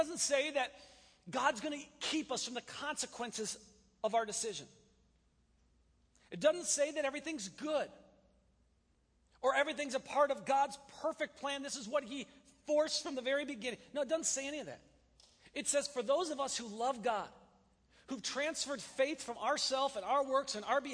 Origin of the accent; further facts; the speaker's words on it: Wisconsin, United States; But because I'm from Wisconsin, I felt like we might have been separated at birth.